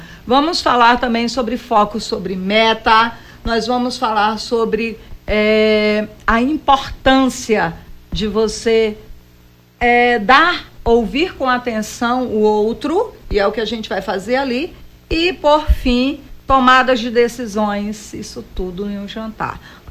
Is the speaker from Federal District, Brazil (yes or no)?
no; Rio Branco, Acre, Brazil; now in Recife, Brazil; Eu sou acriana de Rio Branco e hoje moro no Recife.